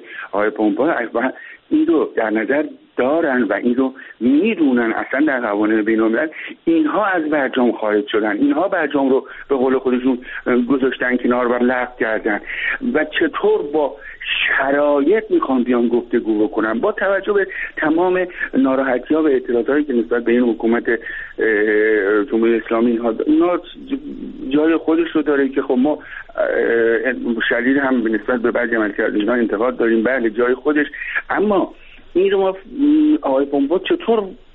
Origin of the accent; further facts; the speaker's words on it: Iran; من به عنوان یک ایرانی، به عنوان یک ایرانی که در ایران زندگی میکنم،